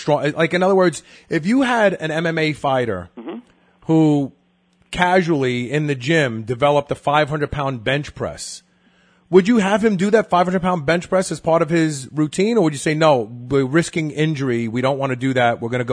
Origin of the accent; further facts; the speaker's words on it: Brooklyn, New York, United States; I grew up in Brooklyn.